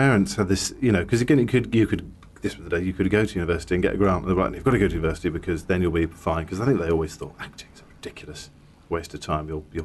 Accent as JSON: {"language": "English", "region": "South East England", "country": "United Kingdom", "tie": "born or raised there", "said": "it was a tiny village I grew up in Hampshire."}